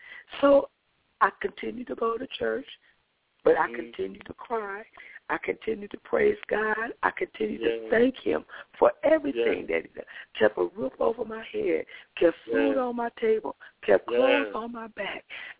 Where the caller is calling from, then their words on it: Milwaukee, Wisconsin, United States; I'm calling from Milwaukee, Wisconsin.